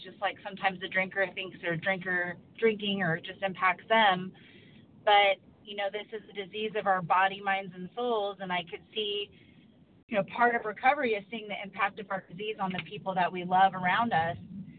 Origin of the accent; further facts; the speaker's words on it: Oregon, United States; Hello, this is … from Oregon.